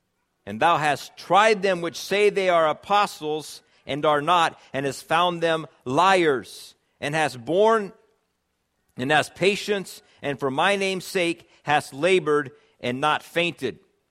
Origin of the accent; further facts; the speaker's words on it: Iowa, United States; She was from Minnesota, I was from Iowa